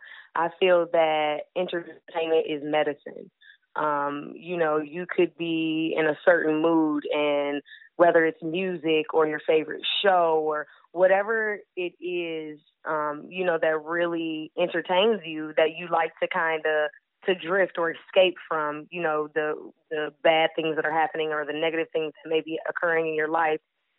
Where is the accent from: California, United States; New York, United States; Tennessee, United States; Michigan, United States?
Michigan, United States; Detroit; born there; But, yeah, I was born in Detroit, Michigan